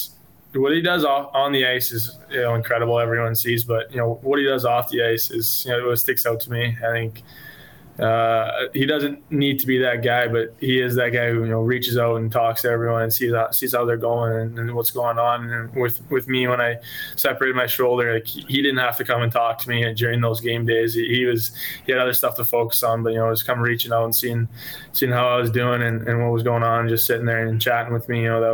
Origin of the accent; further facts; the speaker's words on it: Edmonton, Alberta, Canada; I'm from Edmonton